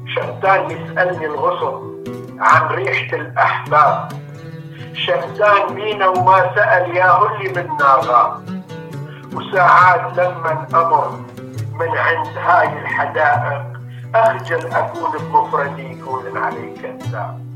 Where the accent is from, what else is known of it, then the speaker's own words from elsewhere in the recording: Homs, Homs Governorate, Syria; now in Sweden; من سوريا، من حمص، وقدمت إلى السويد لسنة 2015 على أثر ما جرى في سوريا من أحداث،